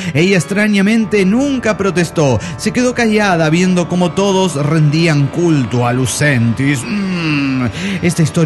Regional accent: Mexico City, Mexico; del DF Mexicano.

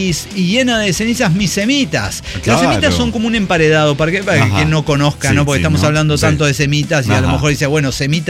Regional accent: Puerto Peñasco, Sonora, Mexico; en mi pueblo totalmente desértico a la verga, Puerto Peñasco, imagínense, se llama

